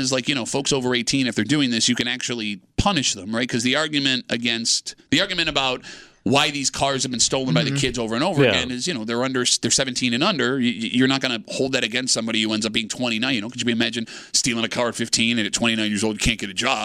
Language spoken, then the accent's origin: English; Gates, New York, United States; I grew up in Gates. There was not a single two-car garage in my neighborhood.